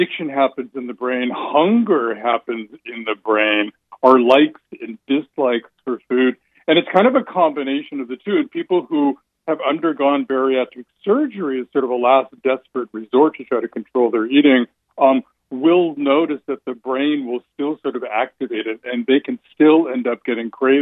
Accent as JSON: {"language": "English", "region": "California", "country": "United States", "tie": "born or raised there", "said": "I was raised in California. I thought they were like a California thing"}